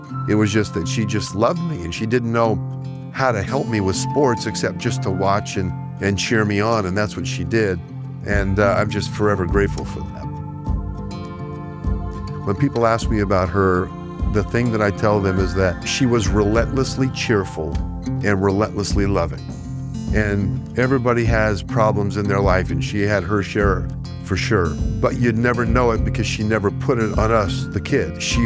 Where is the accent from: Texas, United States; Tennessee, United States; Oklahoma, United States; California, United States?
California, United States; Sacramento; I grew up in Sacramento, California, raised by a divorced mother of four. She was a school teacher.